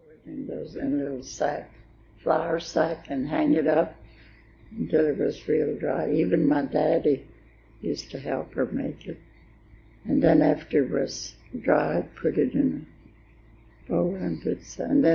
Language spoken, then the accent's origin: English; Castroville, Texas, United States; born there; I was born in Castro.